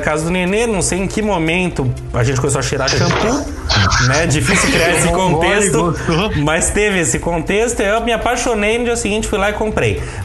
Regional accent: São Paulo, Brazil; que nós três pelo menos somos de São Paulo, uma grande cidade, uma grande capital

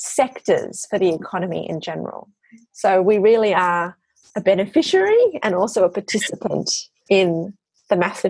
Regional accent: Australia; I think in general, as an Australian society, those collaborations will become easier as we have more people who have worked across sectors.

